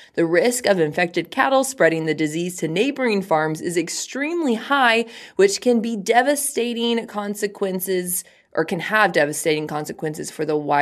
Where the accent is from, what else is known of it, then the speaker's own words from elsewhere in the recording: Austin, Texas, United States; I did grow up not on a farm, but I grew up in Texas, so I'm used to having to kill animals, a lot of different things